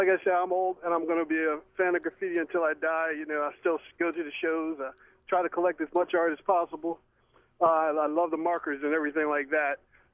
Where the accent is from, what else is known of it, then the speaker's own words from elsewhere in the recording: Baltimore, Maryland, United States; I'm from Northwest Baltimore. And like Adam was saying, you can tell different styles come from different parts of the city.